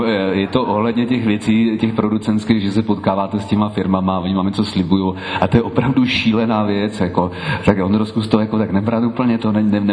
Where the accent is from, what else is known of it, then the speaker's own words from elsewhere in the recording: Zábřeh, Olomouc Region, Czechia; pocházím ze Zábřehu na Moravě, jak už jsem říkal, táta se narodil na Kolštejně, nyní Braná, tedy v Sudetech. Já jsem od dětství v Sudetech trávil každou volnou chvíli